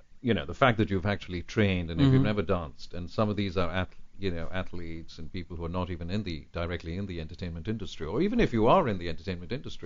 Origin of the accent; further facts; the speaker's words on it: New Delhi, Delhi, India; I grew up in India. I was born in New Delhi.